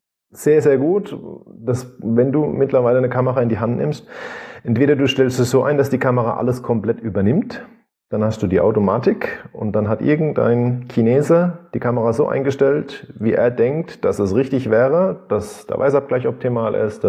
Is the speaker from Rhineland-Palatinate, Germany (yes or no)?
yes; Rhineland-Palatinate, Germany; Ich komme aus der Südpfalz.